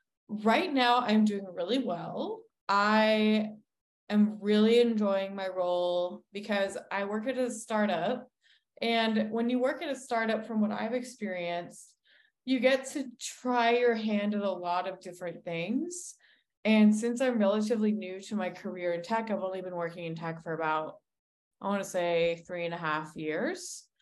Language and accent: English; Colorado, United States; I'm in Colorado. This is actually my home state. I grew up here and I went to college here.